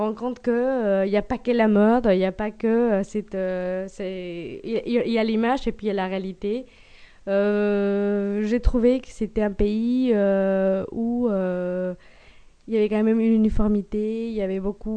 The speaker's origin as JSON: {"language": "French", "country": "Mexico", "tie": "born or raised there", "second_language": "French", "moved": "as an adult", "lives_now": "France", "said": "je suis née au Mexique, je suis restée jusqu'à ce que j'avais 25 ans. Donc, j'ai fait vraiment toute ma scolarité, toute ma famille vit là-bas. Et je suis venue en France pour faire un double diplôme d'études supérieures à Dijon"}